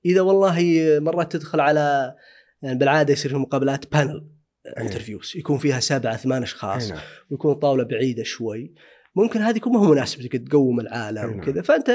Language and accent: Arabic; Saudi Arabia; حنا يمكن عندنا في السعودية